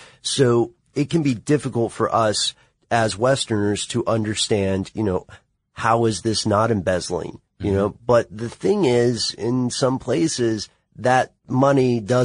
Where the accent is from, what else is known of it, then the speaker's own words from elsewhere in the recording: United States; Now, Scott, you and I come from the United States, so we don't have legally speaking, have a royal family.